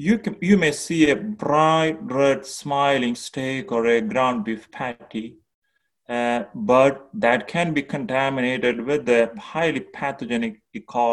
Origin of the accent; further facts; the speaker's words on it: South India, India; I'm originally from India, southern part of India, a lot of ocean, a lot of fish.